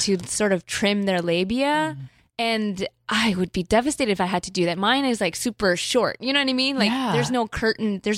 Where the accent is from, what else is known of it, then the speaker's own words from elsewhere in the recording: Chicago, Illinois, United States; So I'm from Chicago. My parents, they moved to Chicago.